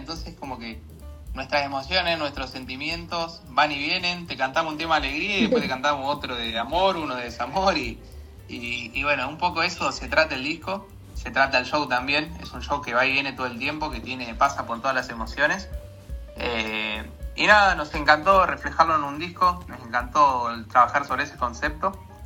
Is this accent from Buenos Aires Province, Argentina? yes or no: yes; Campana, Buenos Aires Province, Argentina; yo soy de Campana, Agus es de San Pedro, son dos ciudades que están a 100 kilómetros de distancia.